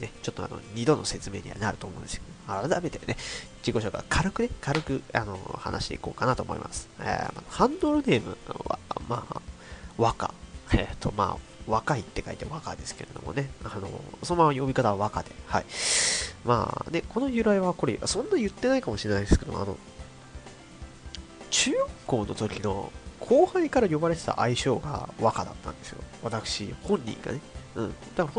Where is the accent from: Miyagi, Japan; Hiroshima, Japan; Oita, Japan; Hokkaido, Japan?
Hokkaido, Japan; 出身はね、北海道です。はい、北海道です。まあてか生まれも育ちも北海道っていうところで、ね、まだ北海道以外のところに住んだことはないですけどね、住んだことはないです、行ったことはありますよ。はい、住んだことはないんですね。だから北海道でまあ、ずっと暮らしてるわけなんですが、ちなみに今住んでるの札幌ですけどね。